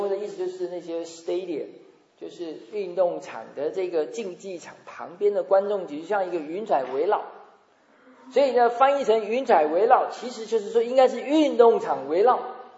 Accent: Taiwan; 他跟我们台湾人没有什么关系

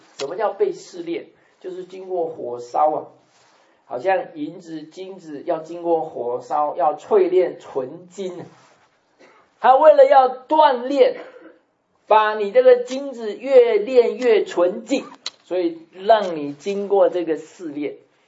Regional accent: Taiwan; 不是在我们台湾话叫唱衰哈

